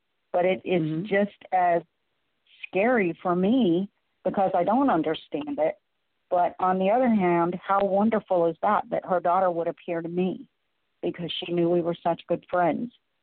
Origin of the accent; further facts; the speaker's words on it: United States; Like you said, I'm Native American and grew up in it. So I've always had a feel for it.